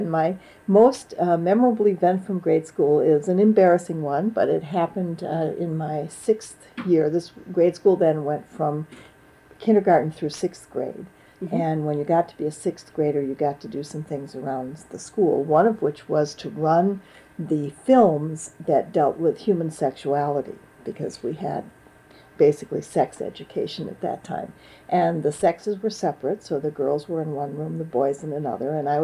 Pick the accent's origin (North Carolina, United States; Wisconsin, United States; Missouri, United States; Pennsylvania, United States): Wisconsin, United States; Milwaukee; born there; Well, I was born on February 28th, 1947 in Milwaukee, Wisconsin.